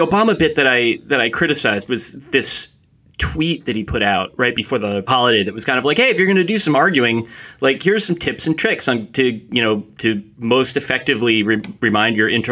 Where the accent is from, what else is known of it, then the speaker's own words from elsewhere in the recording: Ridgewood, New Jersey, United States; I'm from Ridgewood, New Jersey.